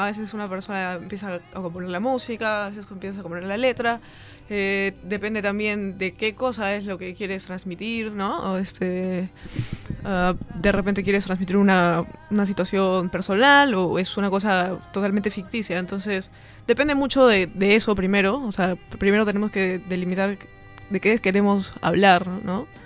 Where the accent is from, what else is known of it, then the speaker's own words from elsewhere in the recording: Arequipa, Peru; porque soy arequipeña, ¿no?